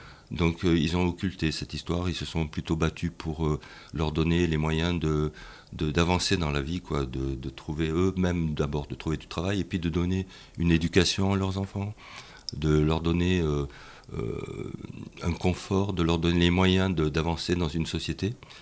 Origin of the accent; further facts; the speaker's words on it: France; un peu à travers le monde et notamment bon, chez nous en France